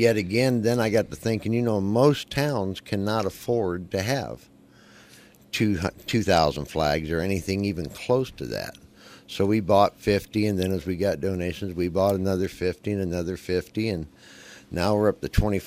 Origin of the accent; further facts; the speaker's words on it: Little York, Illinois, United States; Little York, Illinois. It's about 98 miles northwest of Peoria.